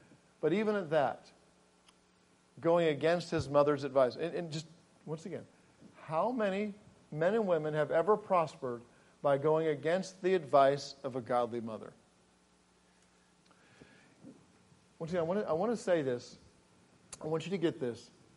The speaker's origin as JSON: {"language": "English", "region": "England", "country": "United Kingdom", "tie": "born or raised there", "said": "So when I grew up in England, I grew up on a farm, Chilling Place Farm, and we had lots of cows and cattle, and we had a bull called Pegasus."}